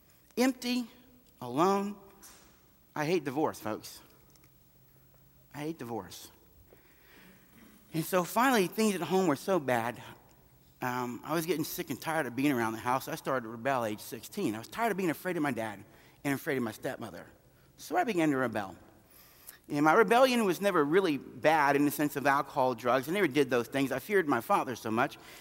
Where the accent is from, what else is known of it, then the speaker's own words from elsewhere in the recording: United States; I'm an American, I don't drink, and I don't smoke, and I'm a nice guy.